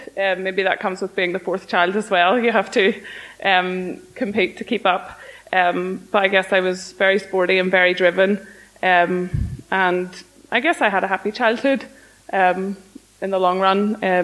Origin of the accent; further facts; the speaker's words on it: Ballymoney, Northern Ireland, United Kingdom; we grew up in Ballymoney, and I went to Dalriada